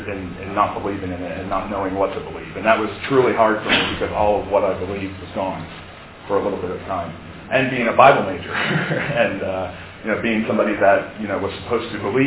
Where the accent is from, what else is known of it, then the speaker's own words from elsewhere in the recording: Delaware, United States; I'm the youth and worship minister at the Newark Church of Christ in Newark, Delaware. I'm from Delaware.